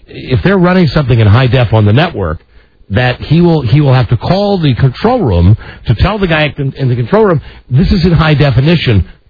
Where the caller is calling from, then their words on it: Washington, District of Columbia, United States; And I'm calling you from Washington, D.C., and I'm trying to enjoy NFL Europe.